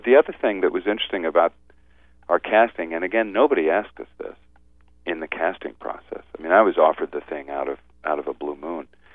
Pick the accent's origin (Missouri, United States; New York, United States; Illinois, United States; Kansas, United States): New York, United States; I grew up just outside Manhattan, and my parents went to the theater all the time.